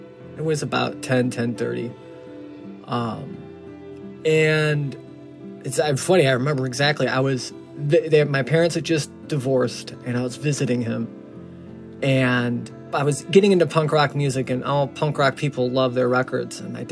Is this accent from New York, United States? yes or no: no; Chicago, Illinois, United States; I'm from Chicago. I am 37 years old.